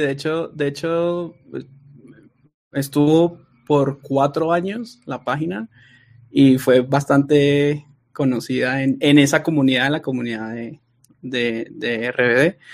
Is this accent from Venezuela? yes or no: yes; Venezuela; Bueno, pues para quienes no saben, soy de Venezuela.